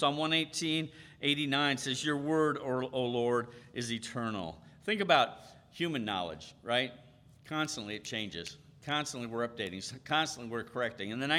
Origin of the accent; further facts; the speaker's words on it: Philippines; growing up in the Philippines, in the jungle, our first restroom was out in the jungle from the house.